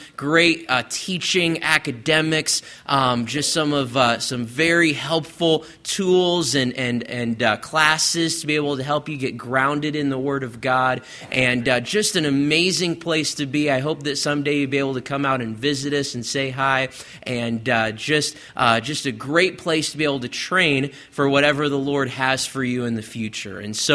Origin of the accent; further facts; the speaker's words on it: Florida, United States; also born or lived in Indiana; I grew up in Florida and lived a little bit in the Midwest in Indiana, and then moved back to Florida.